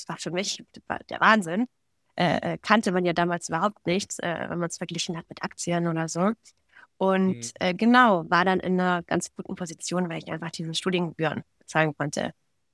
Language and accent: German; Germany; now in Switzerland; Ich war eine Deutsche, die in der Schweiz wohnt, mit einer Schweizer Nummer, aber einem deutschen Pass.